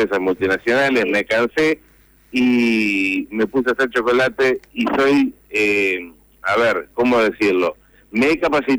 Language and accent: Spanish; Concordia, Entre Ríos, Argentina; nosotros somos de Concordia.